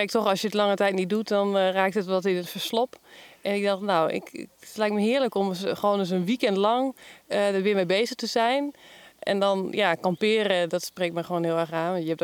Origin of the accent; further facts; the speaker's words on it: Groningen, Netherlands; ik kom uit Groningen.